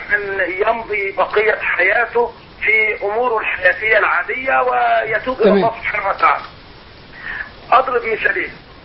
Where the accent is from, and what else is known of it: Egypt